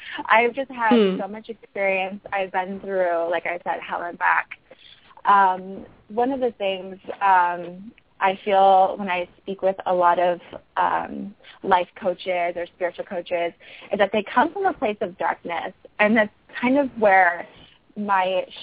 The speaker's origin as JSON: {"language": "English", "region": "California", "country": "United States", "tie": "born or raised there", "said": "I grew up in California, and my mom took me to New York City because I've always wanted to go there."}